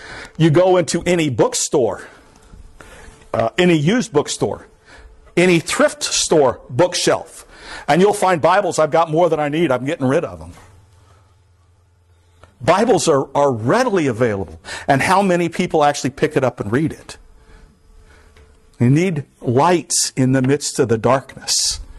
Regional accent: Hollywood, Florida, United States; also born or lived in Pompano Beach; I was born in Pompano Beach. I am from Hollywood, Florida. Here I am.

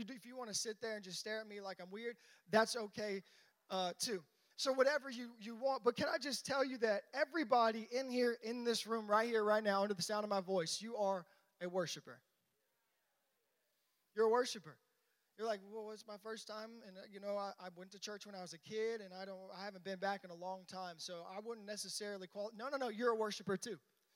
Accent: Baton Rouge, Louisiana, United States; and I grew up in Baton Rouge, Louisiana, so I'm a big LSU fan.

